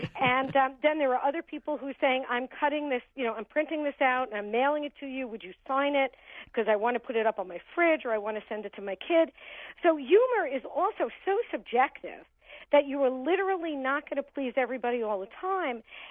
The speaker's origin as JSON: {"language": "English", "town": "Brooklyn", "region": "New York", "country": "United States", "tie": "born or raised there", "said": "I grew up in Brooklyn, New York."}